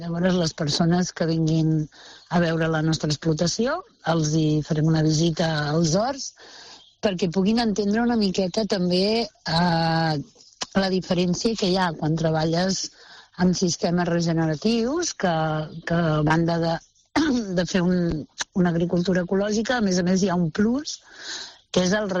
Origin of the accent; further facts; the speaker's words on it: Catalonia, Spain; anar-me'n a un poblet que no té ni 1.000 habitants, a l'Alta Garrotxa, jo soc de l'Empordà, a viure en una casa que està fora del municipi, que està rodejada de terreny